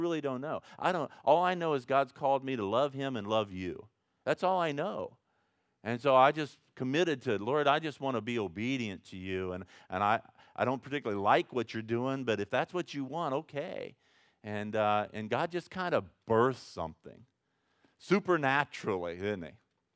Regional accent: Ohio, United States; So I thought that meant, I'm from Ohio, I thought that meant I'm going home.

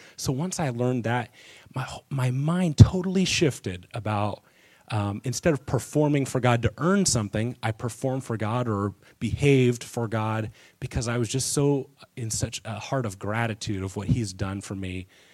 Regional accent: Muncie, Indiana, United States; I grew up in Muncie.

